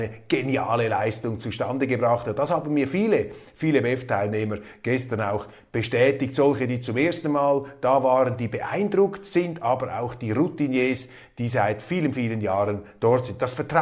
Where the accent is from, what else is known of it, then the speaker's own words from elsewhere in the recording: Switzerland; Und als Schweizer empfinde ich das auch als Privileg